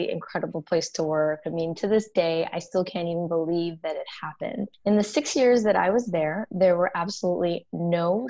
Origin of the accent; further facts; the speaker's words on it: Ann Arbor, Michigan, United States; For me, I was educated at the University of Michigan in Michigan. I'm from Ann Arbor